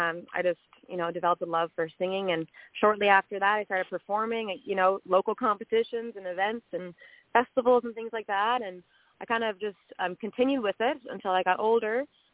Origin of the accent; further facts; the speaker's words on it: Prince Edward Island, Canada; I'm from Prince Edward Island. So you might not have a small island on the east coast of Canada.